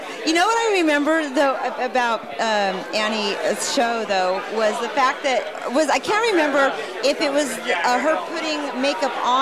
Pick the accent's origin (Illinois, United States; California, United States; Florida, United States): California, United States; I grew up in the San Francisco Bay Area